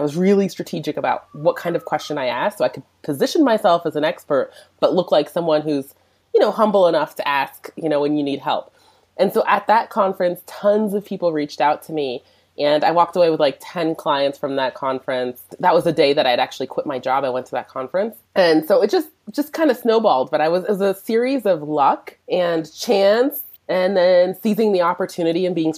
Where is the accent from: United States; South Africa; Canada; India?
South Africa; I'm from South Africa originally. And I live back here in South Africa now.